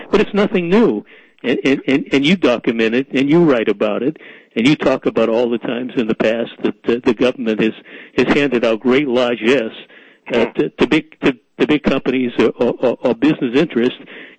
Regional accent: Boston, Massachusetts, United States; I grew up in Boston, but unfortunately, I didn't know about you back then in the 1950s.

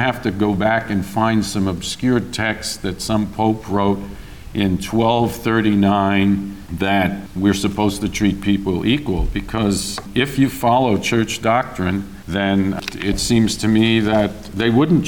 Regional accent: Brooklyn, New York, United States; I grew up in Brooklyn, but that's the first place I went to see a game, and I was hooked.

